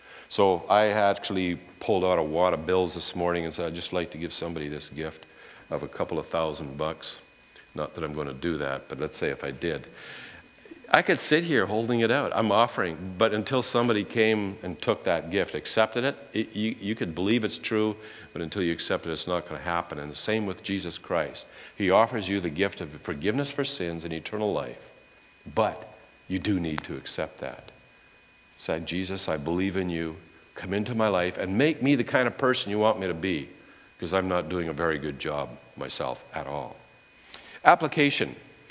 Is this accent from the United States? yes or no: no; Manitoba, Canada; this is what society was like back in late 1960s, 1970s, where I grew up in Manitoba.